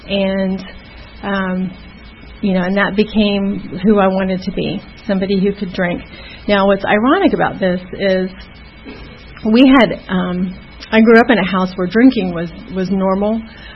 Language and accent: English; Ohio, United States; But anyway, I grew up in Ohio